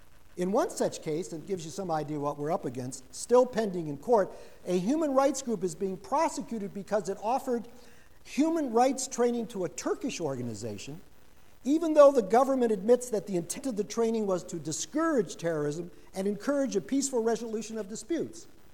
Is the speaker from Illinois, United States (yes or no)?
no; Detroit, Michigan, United States; my hometown of Detroit